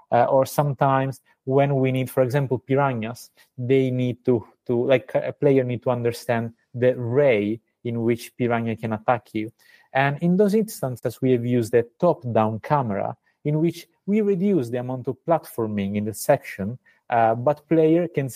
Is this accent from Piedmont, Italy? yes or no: no; Sicily, Italy; English is a second language; The name comes from, we are from Sicily. Okay. And we are both from Sicily.